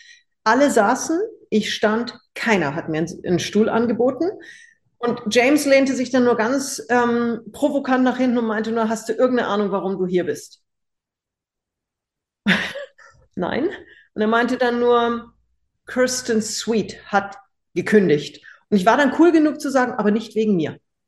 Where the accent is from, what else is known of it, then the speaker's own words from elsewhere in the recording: Munich, Bavaria, Germany; Ich komme aus München